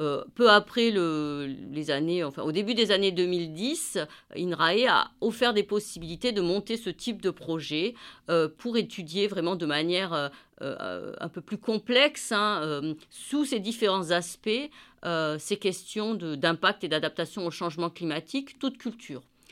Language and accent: French; Auvergne-Rhône-Alpes, France; d'origine agricole, du milieu agricole. Mes parents étaient agriculteurs, mais pas viticulteurs. Je viens de la Drôme, hein, donc je ne suis pas originaire de la région bordelaise.